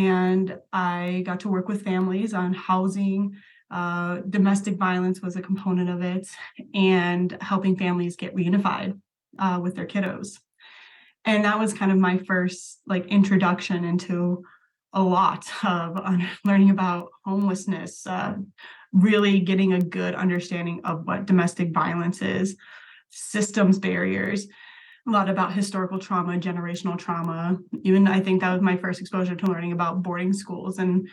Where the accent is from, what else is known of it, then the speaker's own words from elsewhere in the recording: Las Vegas, Nevada, United States; I was actually born and raised in Las Vegas.